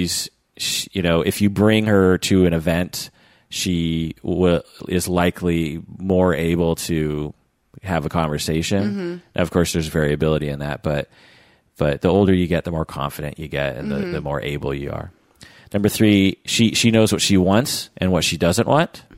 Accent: Pacific Northwest, United States; it took me probably 30 years to even figure out what you just said, because growing up in the Northwest, it's just assumed.

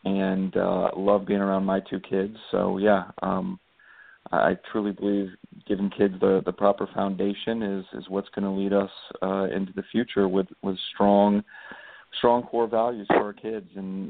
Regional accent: Carrollwood, Florida, United States; mom's side has been in Tampa for pretty much ever, and my dad was here for, I think, five generations. I grew up in Carrollwood, went to Chamberlain High School, and then went to USF for undergrad and Florida State for law school.

